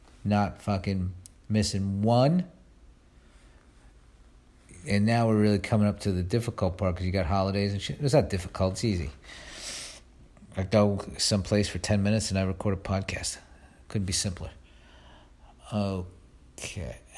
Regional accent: New York, United States; born there; Because I was born in New York, and they are the New York team

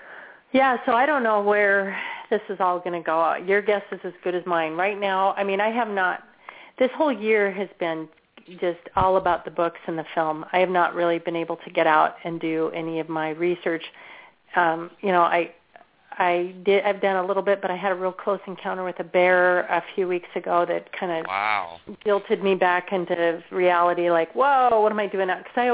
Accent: Utah, United States; also born or lived in Alaska / Washington; now in California, United States; And I've lived in Alaska, and I've lived in Washington State, and now California. So I've been, and I grew up in Utah, so I've all throughout the West

